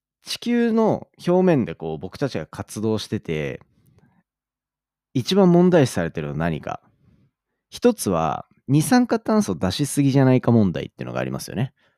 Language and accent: Japanese; Kawasaki, Kanagawa, Japan; あとそもそも地元が川崎なんでそういう工業地帯での空気汚染とかもあったし